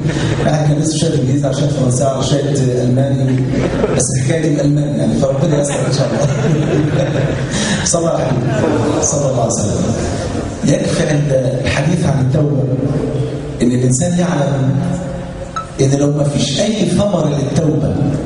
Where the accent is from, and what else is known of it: Egypt